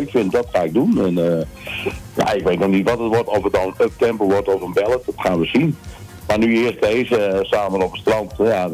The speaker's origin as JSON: {"language": "Dutch", "region": "Friesland", "country": "Netherlands", "said": "En ik kom uit Friesland dus."}